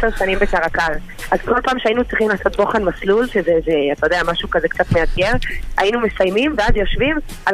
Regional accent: Argentina; now in Tel Aviv, Israel; אני ארגנטינאית.

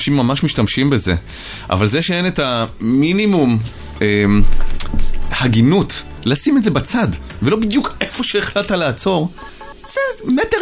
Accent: Kiryat Ono, Central District, Israel; כשאני גדלתי שם הייתה קטנה וחביבה

